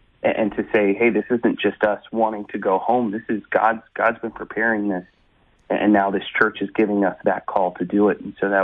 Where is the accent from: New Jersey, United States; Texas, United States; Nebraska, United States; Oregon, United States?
Texas, United States; Houston; and I grew up in Houston. She grew up in this area of Austin. And so coming back to Texas was a little bit of home for us.